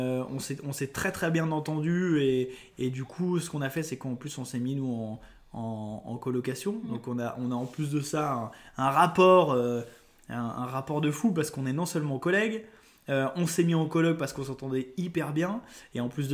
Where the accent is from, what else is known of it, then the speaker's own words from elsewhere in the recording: Lyon, Auvergne-Rhône-Alpes, France; parce que moi, je suis de Lyon au départ. je suis un Lyonnais.